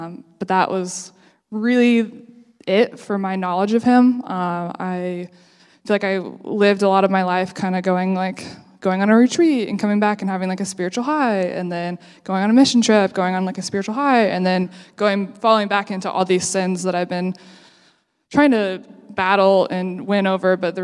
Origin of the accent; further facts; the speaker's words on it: Columbus, Indiana, United States; I grew up in Columbus, Indiana. For those of you who don't know, yeah, great town. It's about 41 minutes away from here.